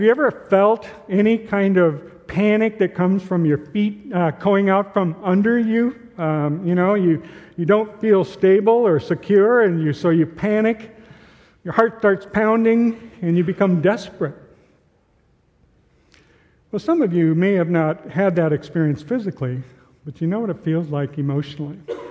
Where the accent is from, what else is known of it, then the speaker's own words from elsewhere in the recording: Minnesota, United States; When I graduated from high school, I grew up in Minnesota, and I graduated from high school.